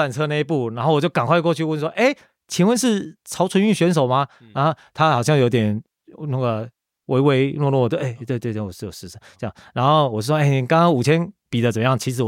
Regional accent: Yilan, Yilan County, Taiwan; 因为2013的大专杯，是在我家乡宜兰，在宜兰办的啊

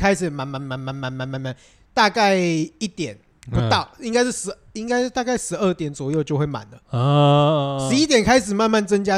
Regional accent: Tainan, Taiwan; 身为一个台南人，你实在是很不想出门。

